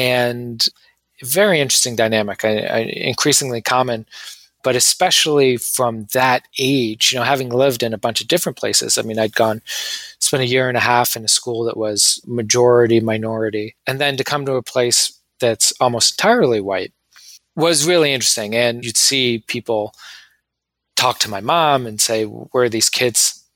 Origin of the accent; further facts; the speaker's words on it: Tampa, Florida, United States; born there; No, so my mom had me in Tampa Bay, Florida, and my father had left.